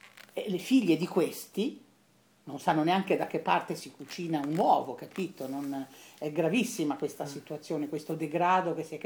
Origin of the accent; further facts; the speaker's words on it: Bologna, Emilia-Romagna, Italy; born there; Io sono nata a Bologna.